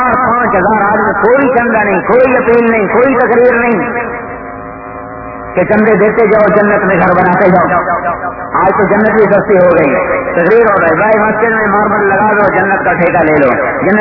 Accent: Punjab, Pakistan; ہمارا جو یہاں میرا گاؤں ہے وہاں سے قریب عبد الحکیم ایک چھوٹی سی چھاؤنی ہے

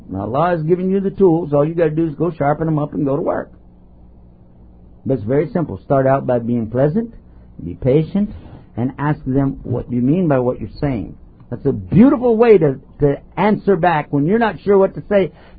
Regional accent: Texas, United States; Now I'm from Texas. We say crap all the time.

